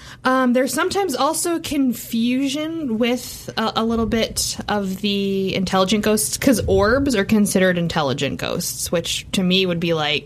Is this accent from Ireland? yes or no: yes; Ireland; So like, I'm Irish. We always talked about banshees.